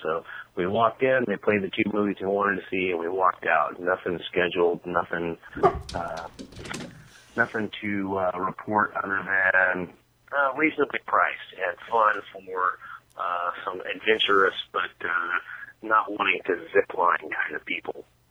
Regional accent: Portland, Oregon, United States; They did serve Portland Roasters coffee, which was a little odd considering I'm from Portland, and used to drinking that kind of coffee.

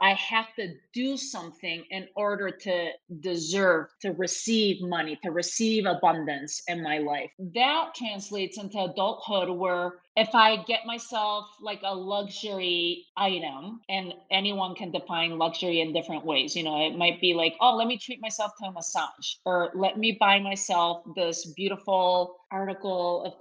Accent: Spain; When I was growing up in Spain

